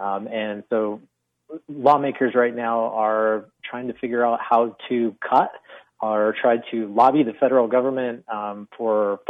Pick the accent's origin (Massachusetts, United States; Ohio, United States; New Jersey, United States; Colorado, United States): Colorado, United States; Greeley; not new to Colorado. I'm from Greeley, and I came before this from the Tennessean in Nashville